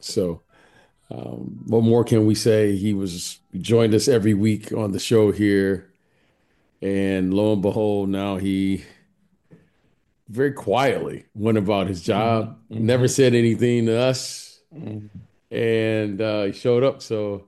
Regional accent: Detroit, Michigan, United States; we grew up together in Detroit.

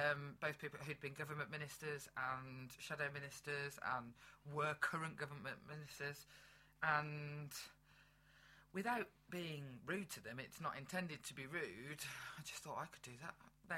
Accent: Birmingham, West Midlands, United Kingdom; My kids live in Birmingham. I'm from Birmingham. My heart is here.

